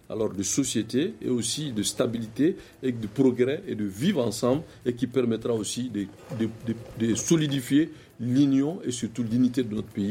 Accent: Mali; je suis un Malien

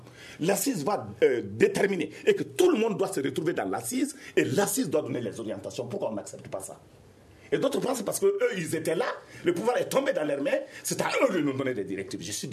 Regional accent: Mali; qui peut me dire, en tant que Malien, qui peut accepter de dire

